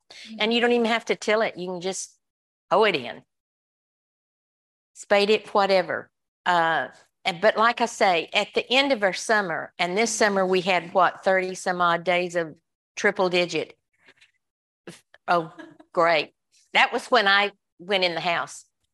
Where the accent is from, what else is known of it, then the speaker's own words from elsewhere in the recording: Johnson City, United States; We grew up in Johnson City where they were zinnias.